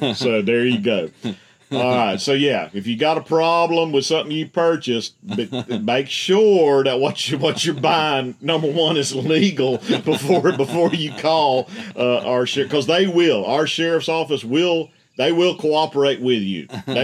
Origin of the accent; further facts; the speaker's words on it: Florida, United States; the good doctor and I, we've got some hypotheses on who some of those people were since we grew up in Central Florida.